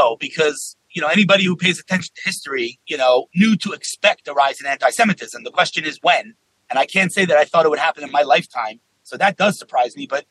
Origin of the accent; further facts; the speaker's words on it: New York, United States; Yeah, I'm from New York, and the answer is absolutely not.